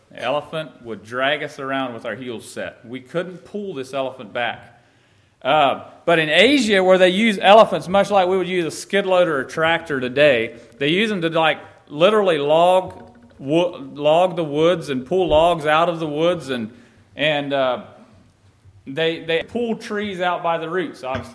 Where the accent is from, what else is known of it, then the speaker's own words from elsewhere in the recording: Auburn, Kentucky, United States; from Auburn, Kentucky, and I have a family.